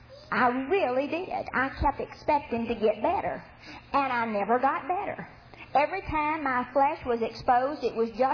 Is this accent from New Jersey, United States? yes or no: no; Mississippi, United States; Told you I was from Mississippi.